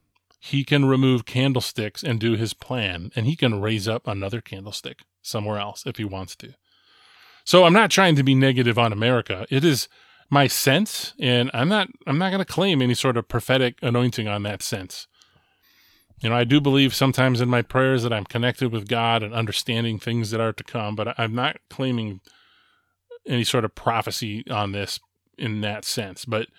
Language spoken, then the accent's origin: English; United States; I am an American, and I'm glad I'm an American.